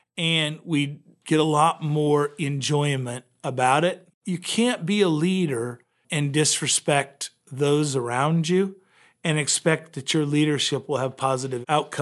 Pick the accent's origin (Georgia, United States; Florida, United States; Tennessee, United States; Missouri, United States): Missouri, United States; You know, my home state's Missouri